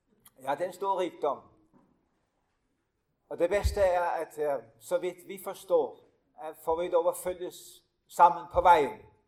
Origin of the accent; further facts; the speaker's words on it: Bornholm, Capital Region of Denmark, Denmark; now in Hundested, Denmark; Jeg er fra Bornholm, så jeg snakker sådan halvnorsk i forvejen. Bornholm, Danmarks eneste klippeø, fjellø, helt ud til Østersjøen. Der er jeg født og opvokset.